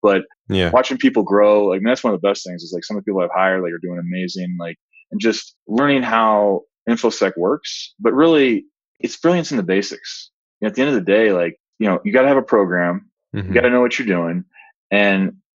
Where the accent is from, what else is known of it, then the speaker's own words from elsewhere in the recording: Colorado, United States; I'm from Colorado, and I left to go to college at Texas A&M